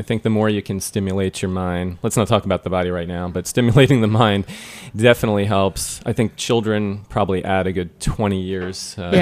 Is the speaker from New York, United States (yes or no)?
yes; New York, United States; I'm a New Yorker. I don't have time.